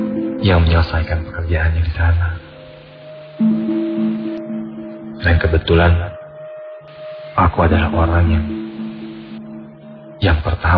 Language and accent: Indonesian; Sumatra, Indonesia; now in Bandung, Indonesia; 3 tahun sudah aku berada di kota Bandung. Aku berasal dari Pulau Sumatera.